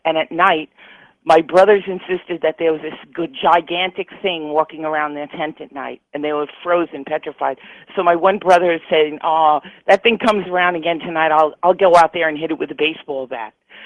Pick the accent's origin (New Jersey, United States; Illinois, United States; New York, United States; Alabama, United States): New York, United States; being a New Yorker, I guess there's a rivalry and stuff, but I'm happy they won.